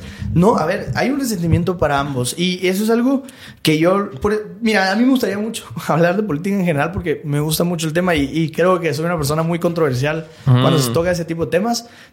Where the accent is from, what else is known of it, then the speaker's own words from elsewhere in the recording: Guatemala; todos somos chapines, y creo que eso es lo que debería de ser prioridad.